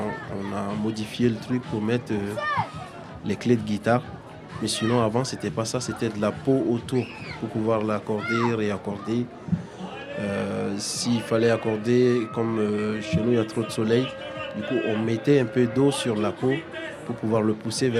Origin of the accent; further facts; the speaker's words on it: Burkina Faso; Moi je viens du Burkina Faso. Je viens d'une famille de griots. Je suis né griot